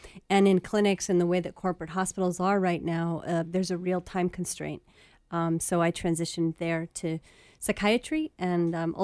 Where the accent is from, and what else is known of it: California, United States; born or raised there